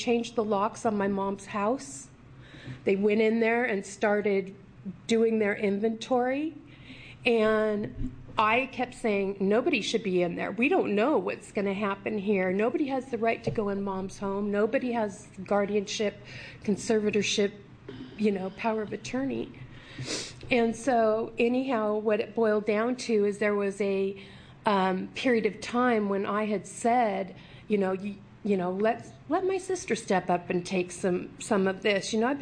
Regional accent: Oregon, United States; I'm from Oregon.

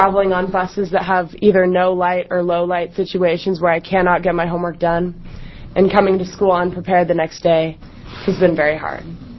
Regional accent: Eugene, Oregon, United States; now in Springfield, United States; I come from Eugene. I live in Springfield, but commute every day to Eugene for Spanish immersion at Sheldon.

